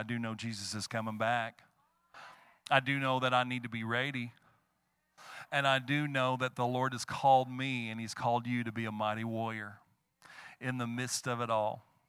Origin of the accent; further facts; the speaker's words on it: Kirbyville, Texas, United States; you got a Kirbyville Brave shirt on. That's my hometown.